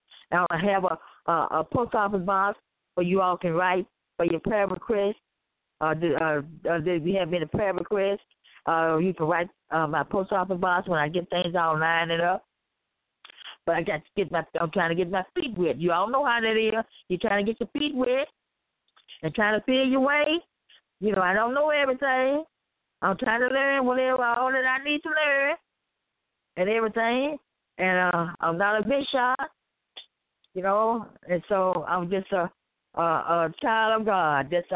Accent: Memphis, Tennessee, United States; Like I said, I'm from Memphis, Tennessee.

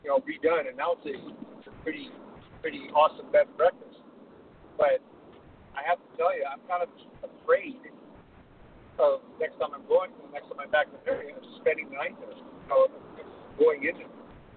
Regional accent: Iowa, United States; there is my hometown in Iowa.

